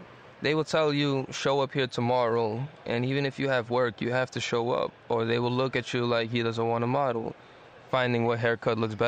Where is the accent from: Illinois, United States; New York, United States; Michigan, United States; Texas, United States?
New York, United States; Bronx; And growing up in the Bronx, walking always told a story.